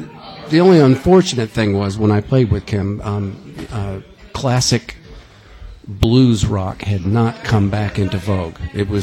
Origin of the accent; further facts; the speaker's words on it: Pennsylvania, United States; I grew up in Pennsylvania.